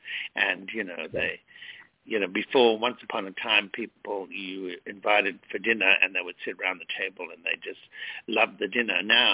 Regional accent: Australia; I like the sun because I was brought up in Australia that way

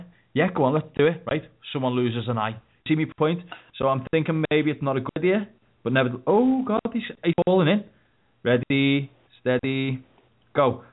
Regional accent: Mississippi, United States; Because I'm from Mississippi.

